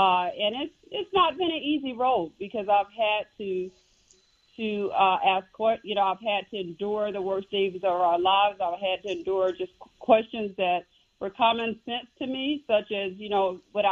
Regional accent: Jacksonville, Florida, United States; I am from Jacksonville, Florida, born and raised.

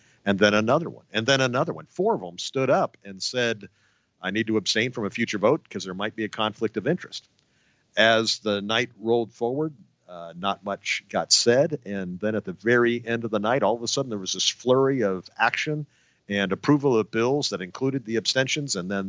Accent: Texas, United States; I grew up in Texas

